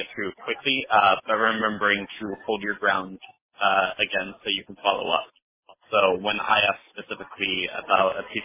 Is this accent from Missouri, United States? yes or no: no; Arizona, United States; from Arizona.